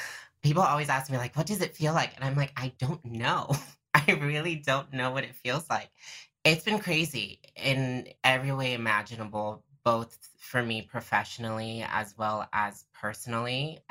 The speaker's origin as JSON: {"language": "English", "town": "Tampa", "region": "Florida", "country": "United States", "tie": "born or raised there", "said": "growing up in Tampa, Florida, which we all know Florida is very problematic."}